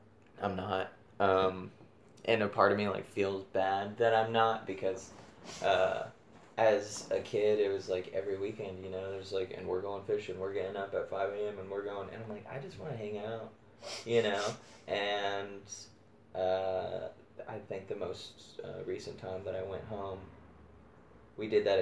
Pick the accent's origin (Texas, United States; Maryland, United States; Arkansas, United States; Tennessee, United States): Texas, United States; I guess I'm looking at a map of Texas right now. That very, very bottom tip is where I'm from.